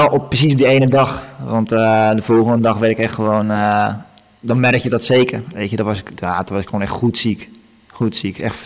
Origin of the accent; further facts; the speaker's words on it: Netherlands; als Nederlander ben je toch wel die directste.